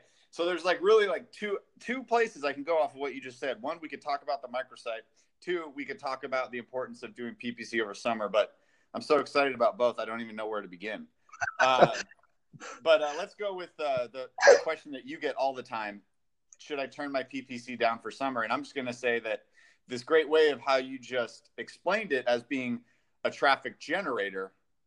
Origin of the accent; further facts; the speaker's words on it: California, United States; where I'm from California. So I put the in front of everything.